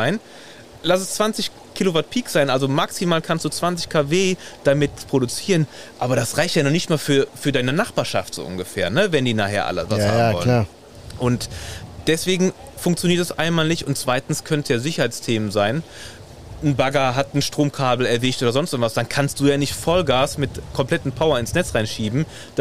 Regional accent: Rhineland-Palatinate, Germany; ich komme direkt aus dem Ahrtal

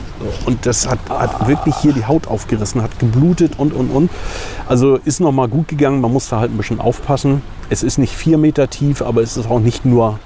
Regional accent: Puttgarden, Schleswig-Holstein, Germany; born or raised there

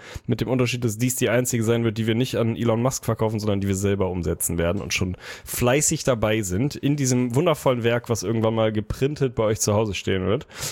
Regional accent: Northern Germany, Germany; ich als Norddeutscher

